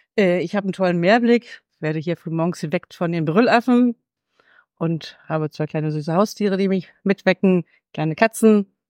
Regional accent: Berlin, Germany; ich komme aus Köpenick, Berlin

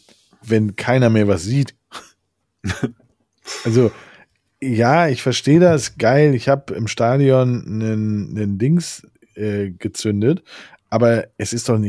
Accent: Hamburg, Germany; Doch, ich komme doch aus Hamburg.

